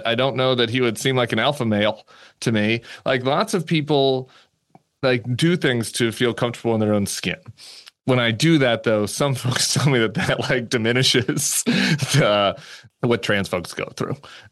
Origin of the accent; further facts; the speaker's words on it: Colorado, United States; when I was growing up in Colorado.